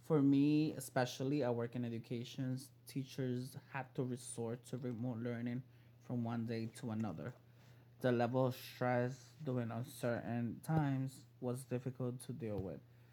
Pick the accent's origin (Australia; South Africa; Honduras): Honduras; first language Spanish; English is a second language; now in Brooklyn, United States; I was born and raised in Honduras.